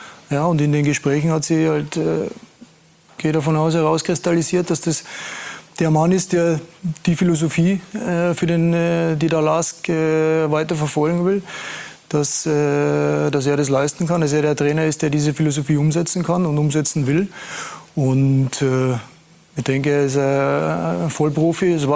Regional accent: Austria; freuen wir uns natürlich auf alle Fälle als Österreicher

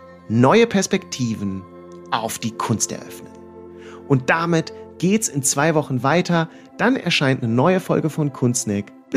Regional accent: Hanover, Lower Saxony, Germany; born there; Als geborener Hannoveraner

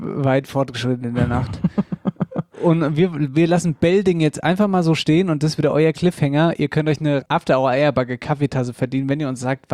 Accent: Hesse, Germany; accent: Central Hessian; aus meinem Dialekt, mittelhessisches Wörterbuch, Dialektbibel aus der Wetterau.

